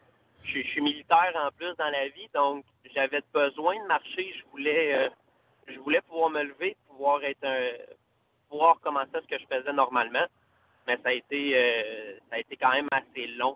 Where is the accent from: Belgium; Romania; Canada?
Canada; Saint-Hyacinthe, Quebec; Moi, je suis de Saint-Hyacinthe.